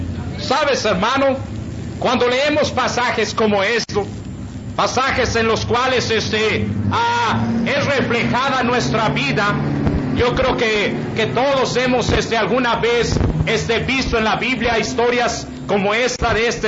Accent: Guadalajara, Jalisco, Mexico; vengo de la ciudad de Guadalajara. Estamos ahí en la obra y predicando en esta ciudad de Guadalajara.

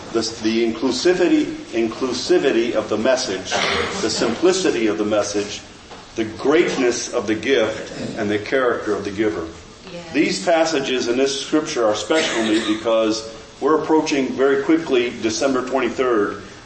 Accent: Ypsilanti, Michigan, United States; I was from Ypsilanti, Michigan.

